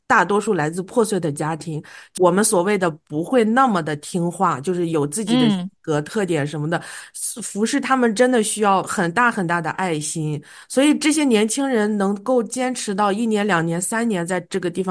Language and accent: Chinese; Shandong, China; 因为我小时候我是在山东农村长大的嘛，这些对我来说也 OK